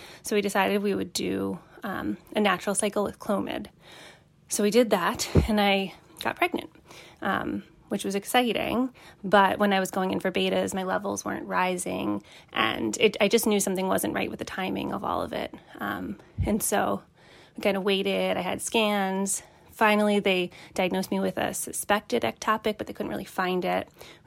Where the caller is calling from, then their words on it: Boston, Massachusetts, United States; I'm calling from the Boston area.